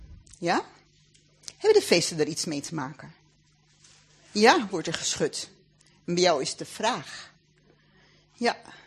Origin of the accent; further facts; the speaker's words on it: Netherlands; Want wij zijn Nederlander, het gebeurt op ons grondgebied, wij betalen belasting